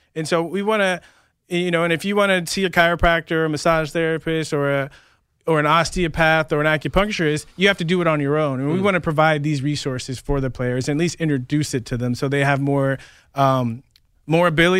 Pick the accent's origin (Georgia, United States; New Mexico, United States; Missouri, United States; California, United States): California, United States; San Diego; You know, I grew up in San Diego.